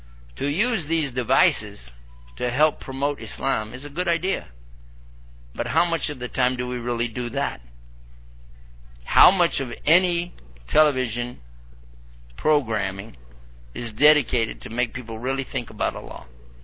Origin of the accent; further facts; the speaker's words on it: Texas, United States; I'm from Texas. We can't pronounce some words.